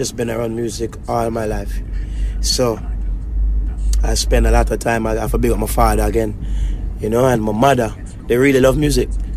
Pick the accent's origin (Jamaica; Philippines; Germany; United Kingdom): Jamaica; also born or lived in United States; I am Jamaican. I learned back about America as a big youth.